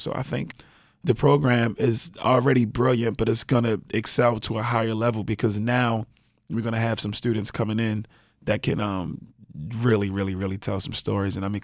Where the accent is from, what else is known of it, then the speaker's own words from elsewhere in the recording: Baltimore, Maryland, United States; One thing I'll say about my hometown, where I'm from, where I love Baltimore